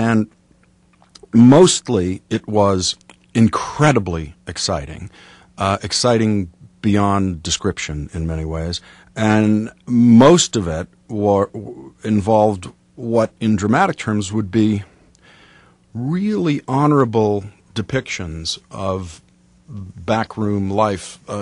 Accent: Boston, Massachusetts, United States; Look, I'm Irish. I'm from Boston.

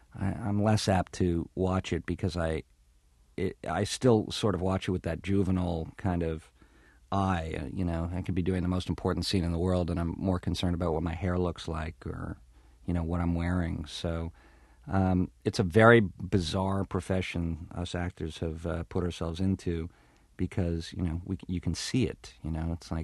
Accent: Ottawa, Ontario, Canada; I grew up in Canada, in Ottawa, Canada, and, you know, with my mom

